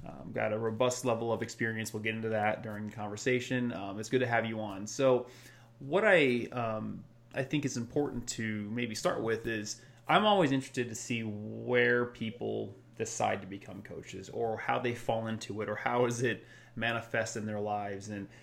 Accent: United States; And for me as an American, I can understand them.

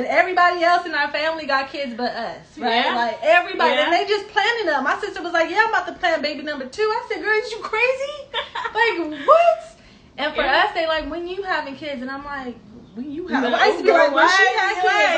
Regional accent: Oakland, California, United States; because we grew up in Oakland and we went to Fremont High School

